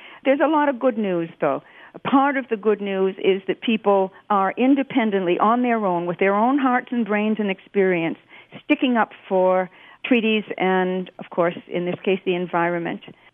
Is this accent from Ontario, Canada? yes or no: no; Saskatchewan, Canada; I was born in Saskatchewan, like a lot of Aboriginal people in Canada